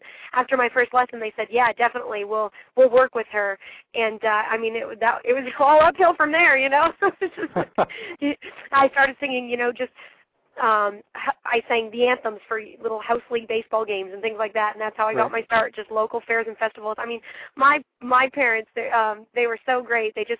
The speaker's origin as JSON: {"language": "English", "country": "Canada", "said": "of course, being Canadian, she's one that I really, you know, took a liking to right off the bat."}